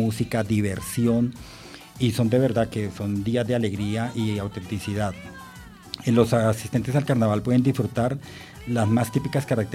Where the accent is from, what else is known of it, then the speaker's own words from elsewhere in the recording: Colombia; que yo creo que como colombianos debemos de tener bien claro